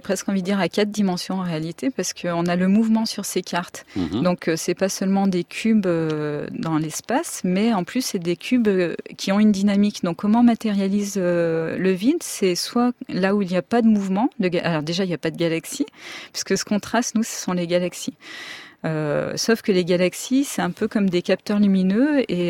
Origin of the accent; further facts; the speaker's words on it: Lyon, Auvergne-Rhône-Alpes, France; alors moi je suis lyonnaise